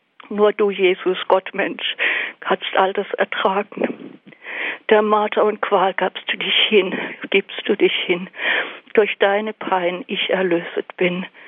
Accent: Malsch, Baden-Württemberg, Germany; ich bin aus Malsch

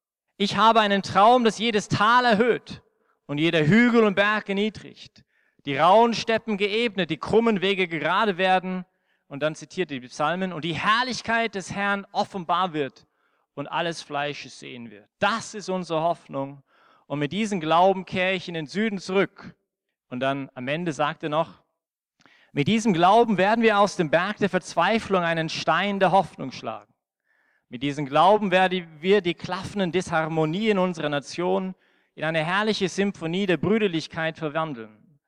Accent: Canada; German is a second language; now in Austria; ich bin Kanadier.

